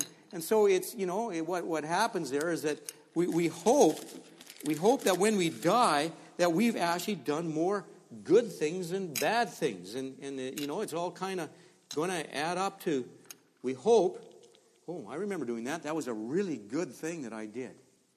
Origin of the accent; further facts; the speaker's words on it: Olds, Alberta, Canada; I come from Olds.